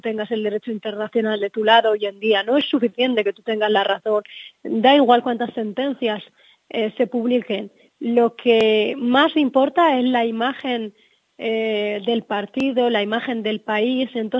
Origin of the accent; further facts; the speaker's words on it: Western Sahara; yo como saharaui, como TES